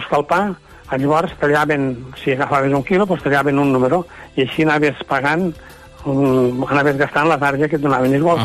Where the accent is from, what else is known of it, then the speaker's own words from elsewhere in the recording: Puiggròs, Catalonia, Spain; Cal dir que a Puiggròs, per exemple, al meu poble, jo recordo que hi havia 2 forns